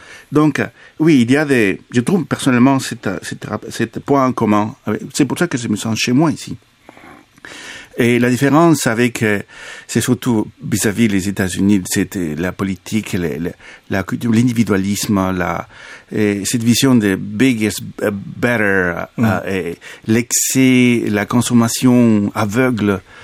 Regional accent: Bolivia; French is a second language; moved away; la culture latino-américaine d'où je viens, surtout de la Bolivie

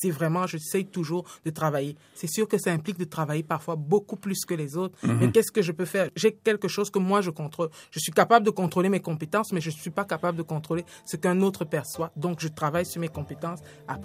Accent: Yaoundé, Centre, Cameroon; Nous, les plus basses températures, je vous dirais d'où je viens de Yaoundé, c'est 18 degrés, 16 degrés le matin et puis la journée.

